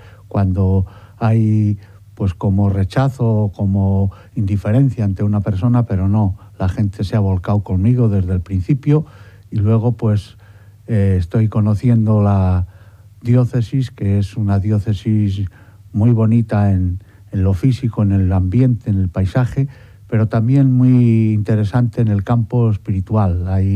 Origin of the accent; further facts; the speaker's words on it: Galicia, Spain; Pues yo vengo de una diócesis de Galicia